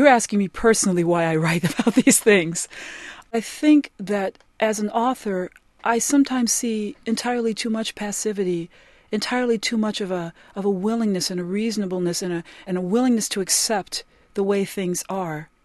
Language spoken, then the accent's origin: English; Detroit, Michigan, United States; And often people are very surprised when I open my mouth and say, well, I'm from Detroit.